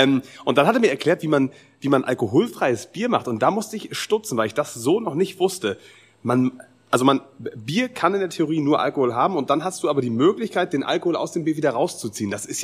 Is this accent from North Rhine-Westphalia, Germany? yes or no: no; Potsdam, Brandenburg, Germany; Wir wollen Potsdam pushen und wir wollen als Potsdamer zusammenhalten.